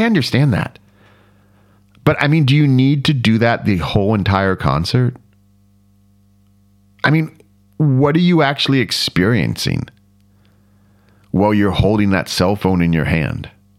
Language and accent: English; Florida, United States; And remembering what it was like being a teenager, growing up in Florida.